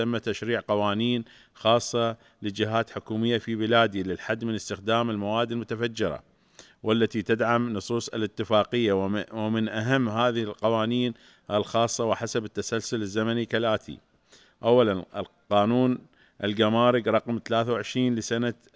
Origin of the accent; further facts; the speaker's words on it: Iraq; نود أن نتقدم إلى ممثل بلدي العراق